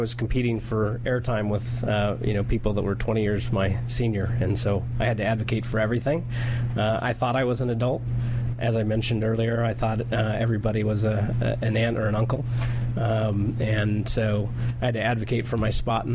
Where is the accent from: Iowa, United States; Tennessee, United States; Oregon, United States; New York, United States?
Oregon, United States; La Grande; I grew up in La Grande, Oregon, which is about halfway between Portland, Oregon and Boise, Idaho.